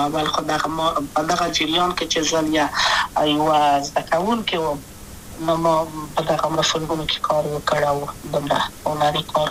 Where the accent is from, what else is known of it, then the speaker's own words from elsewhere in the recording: Kabul, Afghanistan; also born or lived in Wardak; زه خو اصلا د وردګو ولایت یم د پلار مې د وردګو ولایت ته خلګنسه کې دلې د کابل په تختپل سیمه کې یم او لویا شویم کابل کې